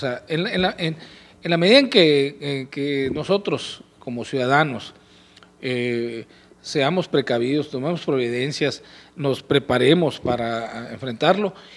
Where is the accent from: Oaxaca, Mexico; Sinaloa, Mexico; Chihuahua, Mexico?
Sinaloa, Mexico; Culiacán; nosotros como ciudadanos mexicanos, sinaloenses y culiacanenses